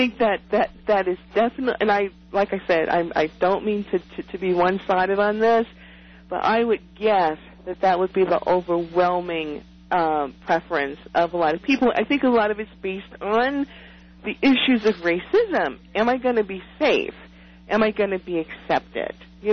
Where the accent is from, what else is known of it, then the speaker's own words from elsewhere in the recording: Winston-Salem, North Carolina, United States; But anyway, I've lived in Colorado since the 70s. I grew up in North Carolina. I'm very, very aware of the racial thing.